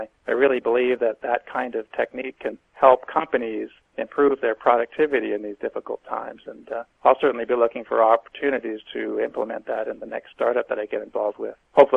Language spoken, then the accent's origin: English; Canada; now in United States; I grew up in Canada, and I've done business both in Canada and here in the United States. More or less, half my time in each country. So I know both cultures very well.